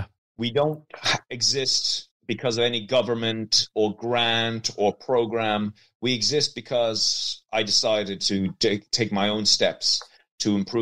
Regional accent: County Meath, Ireland; So I'm a filmmaker from County Meath. The accent probably is going to make you not believe me, but I am a filmmaker. I'm Irish. And I come from an old Norman family, and we have an estate here that's about 1,700 acres.

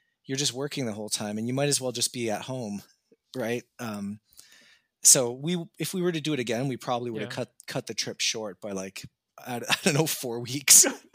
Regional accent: Canada; They would mostly just say, "Where are you from?" Because they know I'm not from there. And then I would just tell them Canada.

